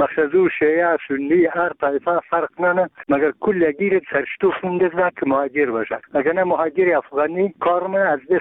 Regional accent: Bamyan, Afghanistan; ما یک تن از بامیانیم.

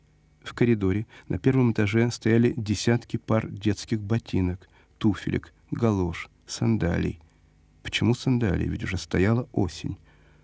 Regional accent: Chernivtsi, Chernivtsi Oblast, Ukraine; also born or lived in Saratov / Zabaykalsky Krai; Хотя я родился в Саратове, мое сердце с детства в горах, в Карпатах. Мне было 5 лет, когда родители привезли меня из Забайкалья в Черновцы.

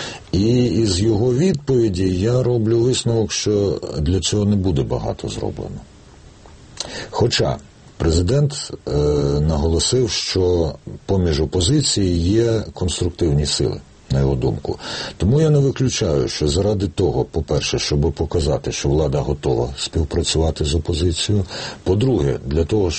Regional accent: Kyiv, Ukraine; як киянин, я хочу, щоб у нас в місті відбулися вибори

